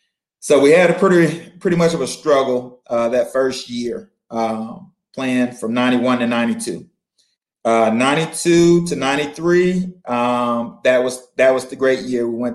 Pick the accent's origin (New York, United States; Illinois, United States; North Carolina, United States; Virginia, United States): Virginia, United States; Chesapeake; Maryland was 4 hours from home. ECU, 2 hours away from my hometown in Chesapeake, Virginia.